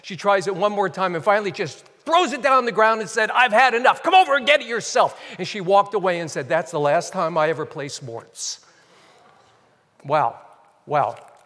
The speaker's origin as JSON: {"language": "English", "region": "New Jersey", "country": "United States", "tie": "born or raised there", "lives_now": "Wisconsin, United States", "said": "Okay, we're in Wisconsin. I grew up in New Jersey."}